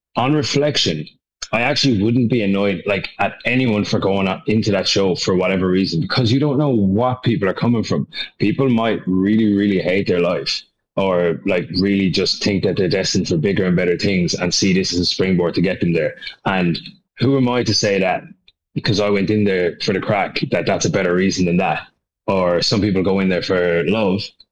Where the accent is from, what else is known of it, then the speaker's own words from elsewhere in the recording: Limerick, Munster, Ireland; I was living in Dublin. Like, I'm from Limerick, but I was living in Dublin.